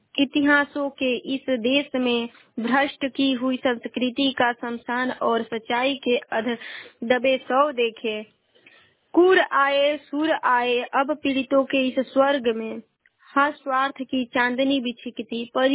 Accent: Ballia, Uttar Pradesh, India; और मैं बलिया जिले की निवासी हूँ।

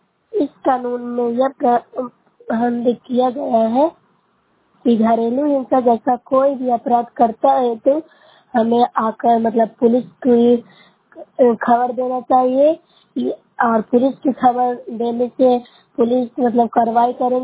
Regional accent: Bihar, India; मैं प्रखंड से हूँ, जिला नालंदा से बोल रही हूँ।

